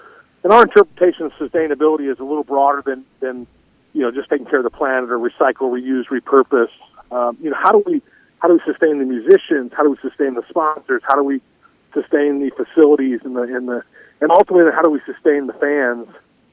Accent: Indianapolis, Indiana, United States; I'm from Indianapolis. We don't get this kind of rolling hills and beauty up there.

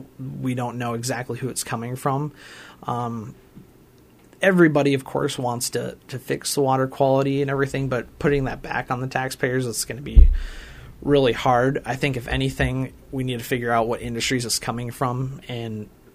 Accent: Storm Lake, Iowa, United States; I'm from the Storm Lake area, and we've always had struggles with different water quality issues and stuff.

